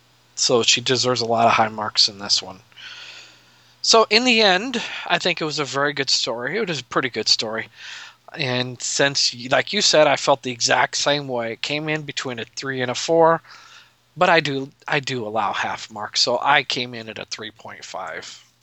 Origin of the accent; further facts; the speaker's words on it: Nebraska, United States; from Nebraska.